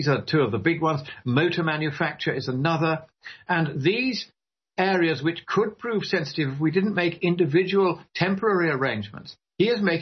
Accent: Ireland; The great thing, being Irish, I knew that if I threw myself to the ground, I wouldn't miss.

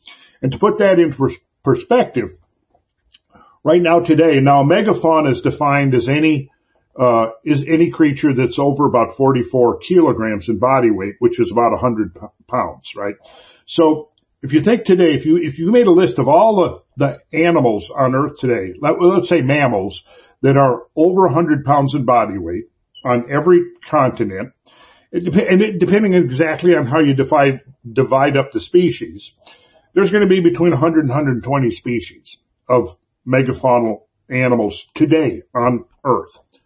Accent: Minnesota, United States; That's where I grew up in Minnesota.

